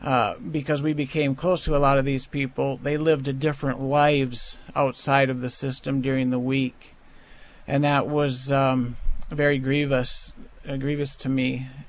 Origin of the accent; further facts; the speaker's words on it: Wisconsin, United States; I'm from Wisconsin, and say hi to my family back at home.